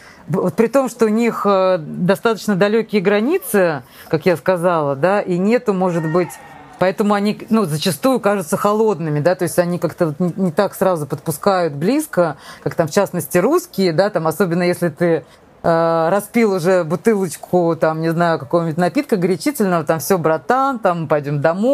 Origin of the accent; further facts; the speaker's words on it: Saint Petersburg, Russia; also born or lived in Moscow; now in Sweden; приехала сюда в 95-м, но потом я вернулась на 14 лет. То есть я приехала из Питера, а потом уехала на 14 лет в Москву, и вот сколько, 8 лет назад опять вернулась в Швецию.